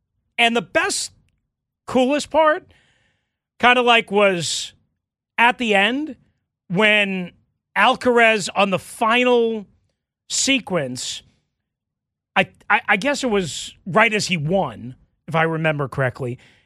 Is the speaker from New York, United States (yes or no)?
yes; New York, United States; Like, again, I grew up in New York.